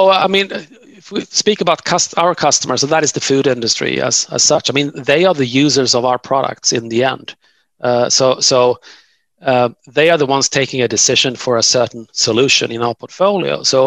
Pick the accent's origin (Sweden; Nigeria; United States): Sweden; one example is in my home country here in Sweden